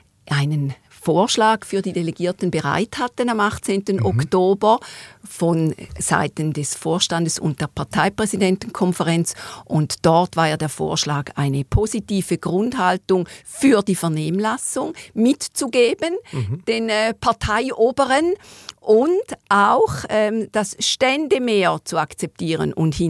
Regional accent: Eastern Switzerland, Switzerland; Wir sind beide aus der Ostschweiz. Das verbindet uns. Ich bin Glarner Bürgerin.

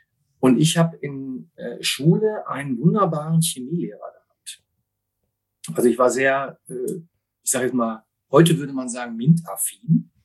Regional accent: Essen, North Rhine-Westphalia, Germany; born there; Also als gebürtiger Essener, für die, die aus dem Ruhrgebiet kommen und das hören, ist das nicht ganz so einfach, dann in Gelsenkirchen zu arbeiten.

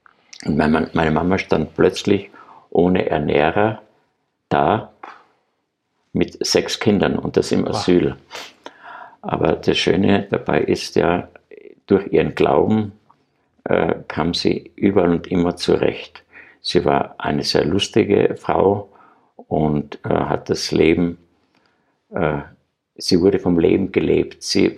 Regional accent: Graz, Styria, Austria; ich bin ja Grazer, ich war ein Stadtkind

